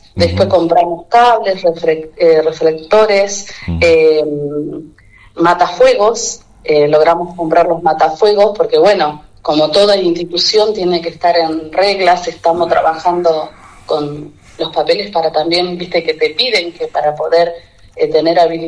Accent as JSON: {"language": "Spanish", "town": "Las Flores", "region": "Buenos Aires Province", "country": "Argentina", "said": "hace, bueno, 20 años que yo viví en la zona rural de Pardo, que no soy nativa de ahí, yo soy acá de la ciudad de Las Flores"}